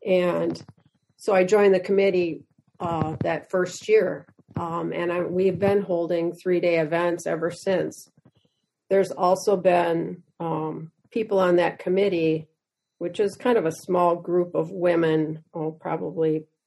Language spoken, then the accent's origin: English; Baraboo, Wisconsin, United States; I'm from Baraboo, Wisconsin. We're just north of Madison, about an hour.